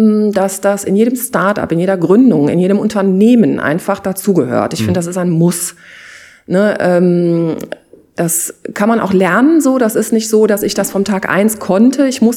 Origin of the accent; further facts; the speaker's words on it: Germany; Aber ich bin eben Deutsche, ich bin Europäerin